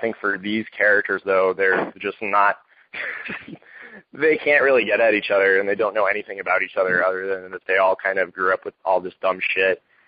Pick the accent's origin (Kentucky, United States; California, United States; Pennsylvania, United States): Pennsylvania, United States; Scranton; now in Indianapolis, United States; And I live in Indianapolis now. I grew up in Scranton, like I said, and that was my only trepidation against moving here